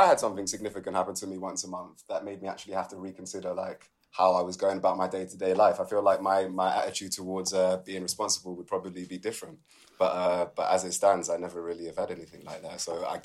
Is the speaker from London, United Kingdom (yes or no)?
yes; London, United Kingdom; I'm from London, and so lots of my friends are from London